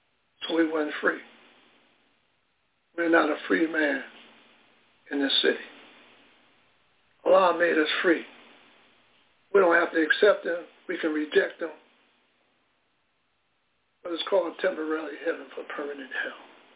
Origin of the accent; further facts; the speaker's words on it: United States; we created our own culture, and we're American, whether we like it or not.